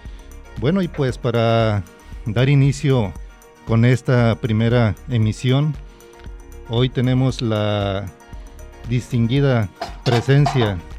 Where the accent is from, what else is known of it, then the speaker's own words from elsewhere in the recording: Tuxpan, Jalisco, Mexico; consumí lo que mi pueblo de origen produce, de Tuxpan, Jalisco.